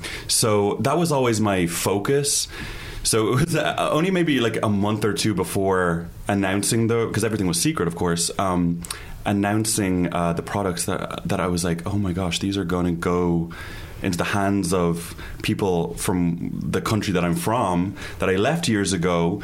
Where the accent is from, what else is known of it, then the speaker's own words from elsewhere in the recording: Ireland; because my whole experience in Ireland was living in a very conservative country.